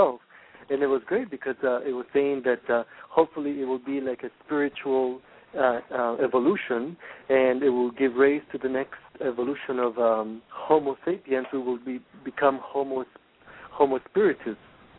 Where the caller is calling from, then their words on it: Canada; I'm calling from Canada.